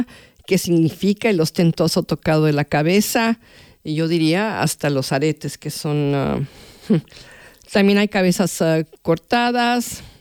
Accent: Mexico; yo soy mexicana

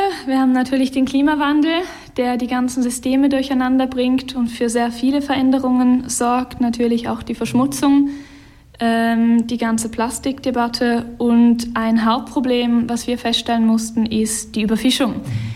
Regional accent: Baden-Württemberg, Germany; Ich komme eigentlich aus dem Schwarzwald, also eigentlich nicht gerade von der Küste irgendwo. Bin 29 Jahre alt

